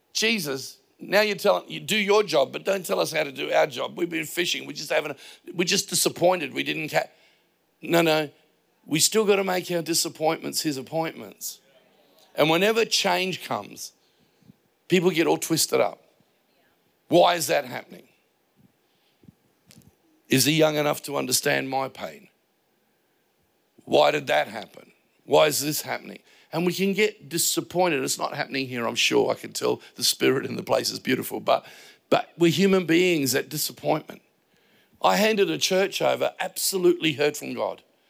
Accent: Payneham, South Australia, Australia; I wouldn't have chosen me. I'm a wog from Paynham.

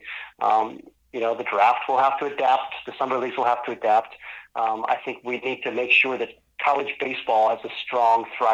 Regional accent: Massachusetts, United States; I grew up in Massachusetts. You know, we had Fenway Park there

